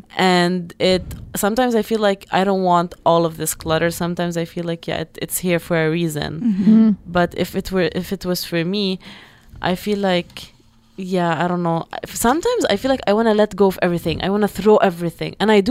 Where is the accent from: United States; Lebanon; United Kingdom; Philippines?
Lebanon; now in Canada; I only like moved to two houses when I was in Lebanon, and then I moved from Lebanon to here.